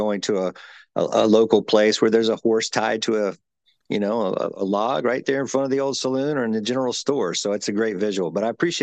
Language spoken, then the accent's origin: English; Mobile, Alabama, United States; Well, you know, I grew up in Mobile, Alabama, watching … build Margaritaville.